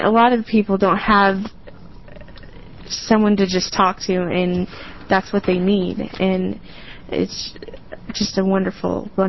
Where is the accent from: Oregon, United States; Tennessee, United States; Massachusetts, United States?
Oregon, United States; Tillamook; I am from Tillamook, and I'm just going to give you my personal story.